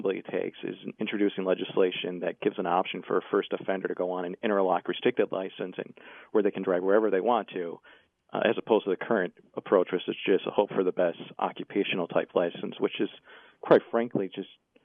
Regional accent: Wisconsin, United States; And you know, I'm from Wisconsin. I get told every time I come back there that, well, you know, you just enforce the laws that are on the books.

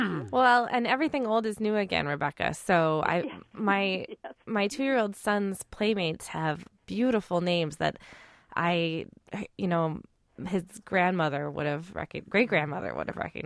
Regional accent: Iowa, United States; Well, I'm from Iowa

